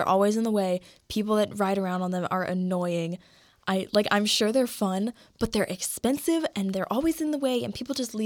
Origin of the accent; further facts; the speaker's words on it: Kansas, United States; It's like, I'm from Kansas, and like in my area, we are right in Tornado Alley, and like we get storms a lot, like in the spring and summer.